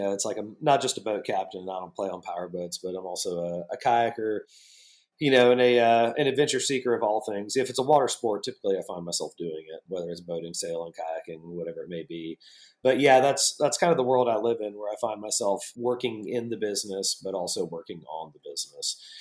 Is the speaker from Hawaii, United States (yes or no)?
no; Savannah, Georgia, United States; born there; also born or lived in Charleston; because I was born in Savannah, Georgia. I've lived a lot of my life in Charleston